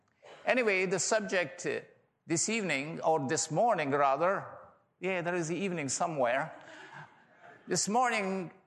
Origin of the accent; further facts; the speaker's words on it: Pakistan; first language Pashto; English is a second language; My mother tongue is Pashto, then Urdu was medium, and then a lot of years were passed, and I arrived at age 30, and then I had to learn English language.